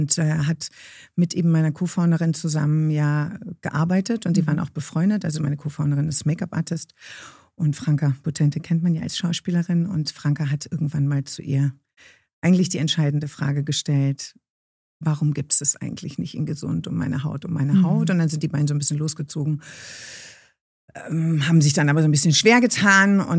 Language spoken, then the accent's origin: German; Germany; Ich bin ein Bodenseekind, da lege ich großen Wert drauf. Ich bin keine Berlinerin. Ich komme vom Bodensee.